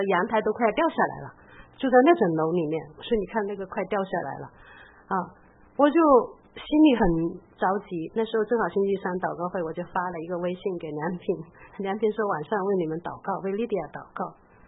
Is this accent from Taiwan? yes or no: no; China; now in Canada; 其实我们刚刚来加拿大的时候是住在那种也是租的房子